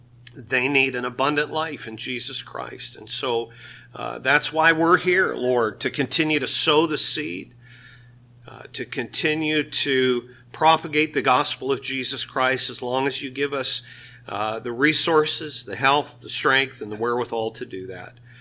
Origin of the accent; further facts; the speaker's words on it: British Columbia, Canada; I grew up in British Columbia, and I watched your son Brett when he played in the BC Junior Hockey League as a 15 and 16-year-old kid